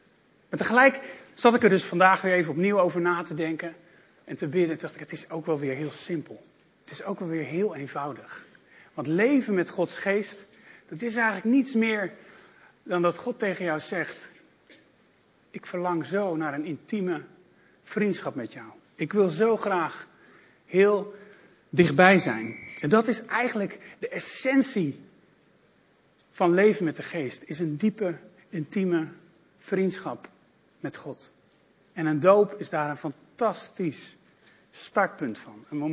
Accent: Amsterdam, North Holland, Netherlands; ik kom uit Amsterdam. Dat was 2 uur rijden

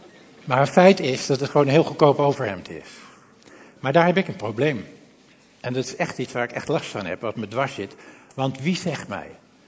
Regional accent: Purmerend, North Holland, Netherlands; Ja, ik kom uit Purmerend, weet je. Ik weet niet hoe ver noordelijk de telefoons zijn doorgedrongen.

